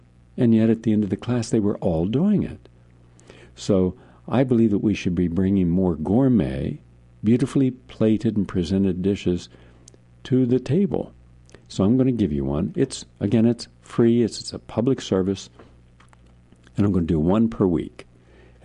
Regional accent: West Virginia, United States; down in Appalachia, my home country of West Virginia.

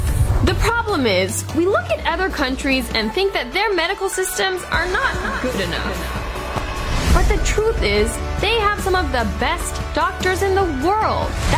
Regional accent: United States; See, I'm American, and my country is known for its very expensive healthcare system.

